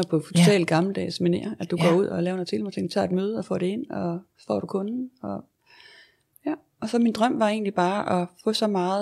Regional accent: Mors, North Denmark Region, Denmark; Jeg kommer fra Jylland. Jeg kommer fra Mors.

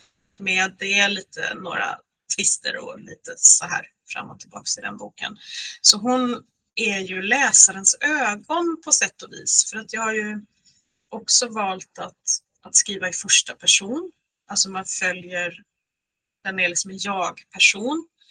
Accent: Västra Götaland County, Sweden; now in Norway; Bovallstrand. Jag har gått i skolan i Uddevalla, jag har studerat i Göteborg. Så Bohuslän är ju mitt hemlän, eller man ska säga. Och sen har jag flyttat till Norge

